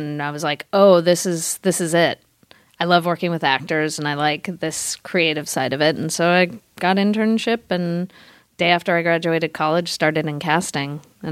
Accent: Denver, Colorado, United States; moved away as an adult; I came out from Denver, Colorado to go to UCLA, and I was in the theater program, but I realized halfway through that I was not an actor.

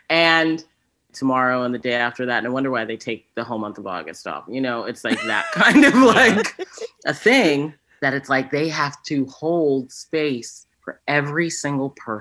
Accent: Boston, Massachusetts, United States; I'm from Boston.

